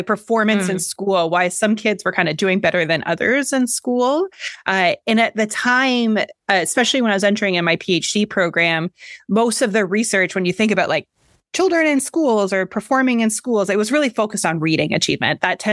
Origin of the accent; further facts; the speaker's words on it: Ontario, Canada; I grew up in Canada, in Ontario, just outside of Toronto